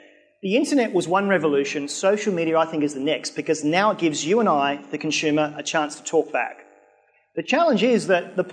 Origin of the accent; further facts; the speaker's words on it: Australia; to go away, you're a loud, obnoxious Australian.